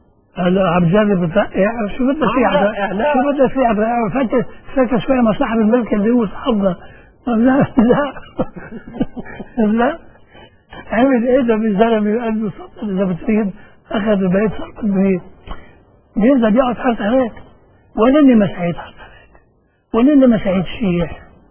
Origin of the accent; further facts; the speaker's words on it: Lebanon; انا مني ولا مسيحي ولا سني ولا درزي ولا شيعي ولا شيء، انا لبناني.